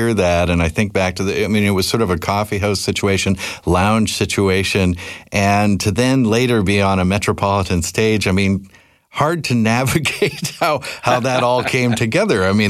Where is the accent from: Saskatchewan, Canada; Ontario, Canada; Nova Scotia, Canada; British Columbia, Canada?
British Columbia, Canada; Cordova Bay; I grew up in Cordova Bay in the 80s and 90s